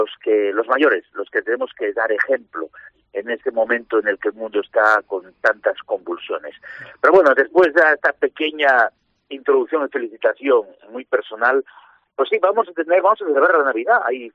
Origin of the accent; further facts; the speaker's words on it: France; Y es que yo me crié en Francia